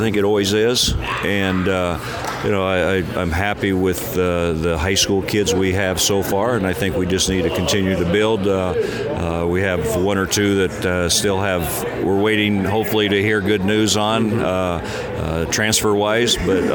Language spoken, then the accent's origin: English; McCook, United States; And, I mean, I loved growing up in McCook. It was a tremendous community.